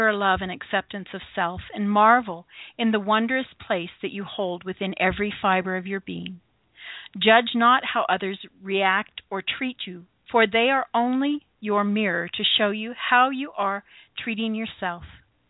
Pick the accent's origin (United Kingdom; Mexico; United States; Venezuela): Venezuela; as a kid, Spanish is what I always went to because I grew up in Venezuela, right?